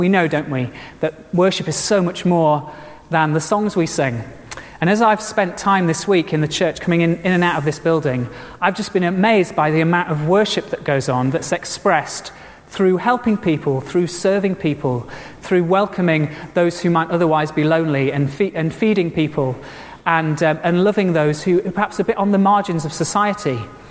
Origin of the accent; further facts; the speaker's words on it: United Kingdom; It's part of being British.